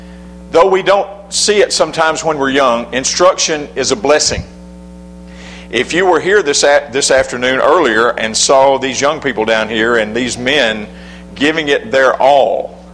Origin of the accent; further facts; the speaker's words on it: Alabama, United States; born there; I'm an old man, and I repeat myself a lot. So I'll use, and I was born in Alabama, so I'll use that as my excuse today.